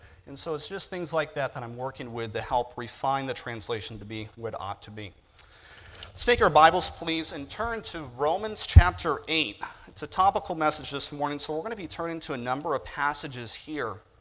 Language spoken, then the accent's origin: English; Oregon, United States; I'm from Oregon, so I need some forgiveness on this.